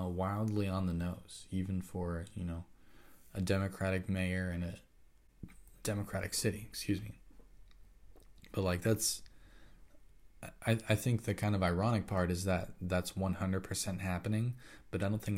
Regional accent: United States; which is wild to me, being an American.

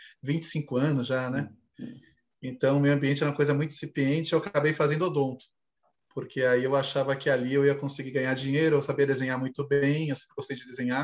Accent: São Paulo, Brazil; eu nasci num bairro extremamente urbano, né, um bairro que virou um quênio urbano em São Paulo, que é Moema. Então, tive minha infância em Moema.

